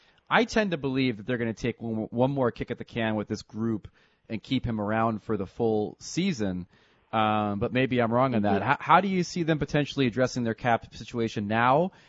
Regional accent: New Jersey, United States; Growing up in New Jersey, I knew some people connected to the mafia

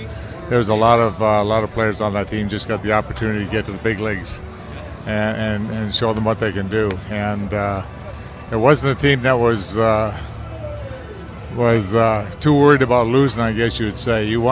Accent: Canada; Well, I was just real excited, especially being a Canadian.

